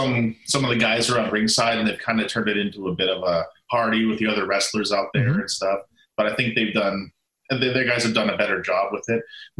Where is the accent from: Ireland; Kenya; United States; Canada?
Canada; Oh, well, being Canadian, I have to put Bret up there for sure.